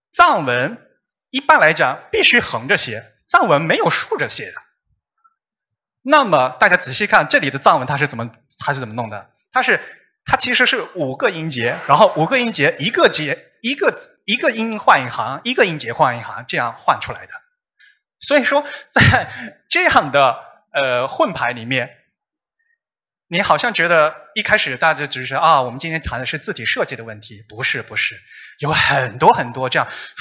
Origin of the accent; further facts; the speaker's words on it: China; 我是中国人